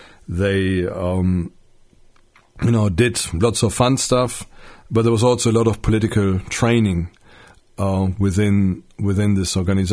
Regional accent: Germany; I grew up in West Germany, so I wasn't exposed to the FDJ.

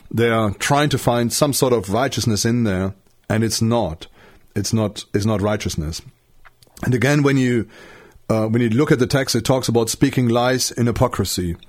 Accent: Germany; To me, I grew up in Germany.

